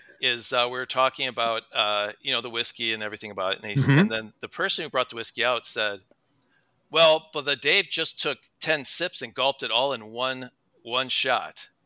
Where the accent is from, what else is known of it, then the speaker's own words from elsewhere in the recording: Midwest, United States; I don't know. I am only from the Midwest, so.